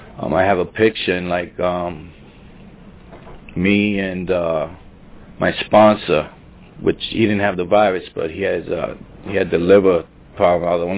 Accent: Bronx, New York, United States; also born or lived in Brooklyn / Pennsylvania; now in Florida, United States; I was born in Brooklyn, I grew up in the Bronx, and, you know, I got to, my story is like a keep coming back story

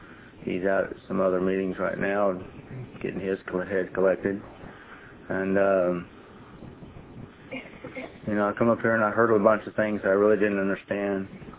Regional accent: Kansas City, Missouri, United States; I'm from Kansas City. I moved to Alabama about 2 months ago. I feel real good about my move.

